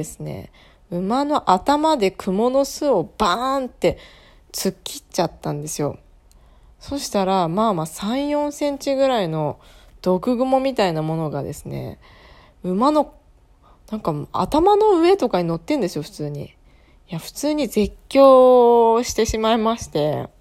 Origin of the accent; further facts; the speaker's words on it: Hokkaido, Japan; now in Tokyo, Japan; 私北海道出身なんで、クモとかスズメバチとかですね、そういう結構、虫には慣れてきた方のタイプではあると思うんですけど